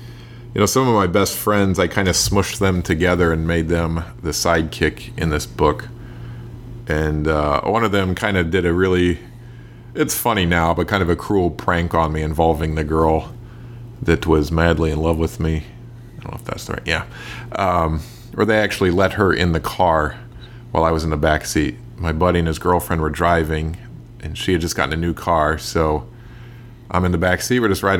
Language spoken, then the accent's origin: English; Ohio, United States; Yes. Yeah, just the things that happen there, how you have to go to a different town just to, you know, go to a mall or something like that.